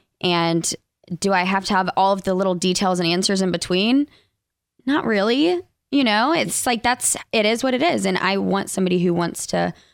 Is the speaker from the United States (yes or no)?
yes; Alabama, United States; accent: less Southern accent; Both of us were from Alabama. I'm the one with the like less Southern accent, but sometimes it pops in there.